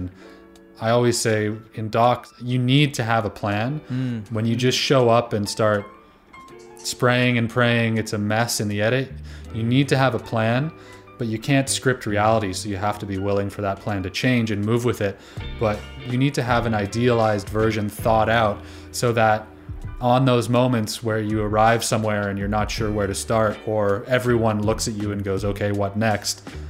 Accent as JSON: {"language": "English", "country": "Canada", "said": "So I'm Canadian. I grew up in a really small town and sort of fell in love with traveling and backpacking"}